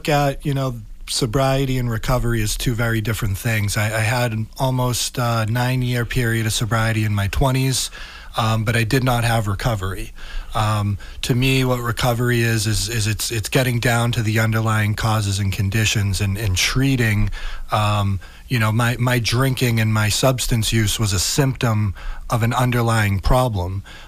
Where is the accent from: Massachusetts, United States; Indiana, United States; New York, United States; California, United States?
Massachusetts, United States; Pembroke; Which is where I grew up. I grew up in Pembroke and barely made it out of high school.